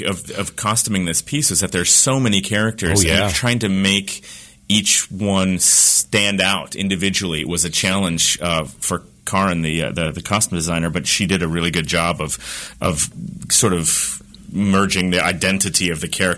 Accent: Minnesota, United States; I'm from Minnesota, and so I work a lot with Minnesota Opera.

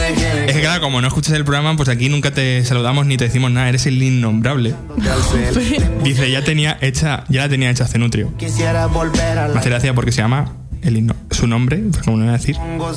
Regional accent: Spain; Soy español, ¿a qué quieres que te gane?

